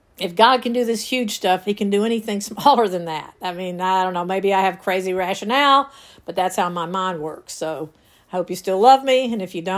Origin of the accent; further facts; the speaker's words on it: Rome, Georgia, United States; When I was growing up in Rome, Georgia, every single store in my hometown was closed on Sunday.